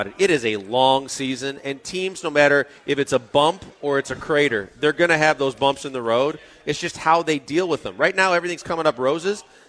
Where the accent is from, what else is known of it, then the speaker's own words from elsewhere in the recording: United States; I grew up on Lake Michigan, and if you grow up near a body of water where there is precipitation and a lot more humidity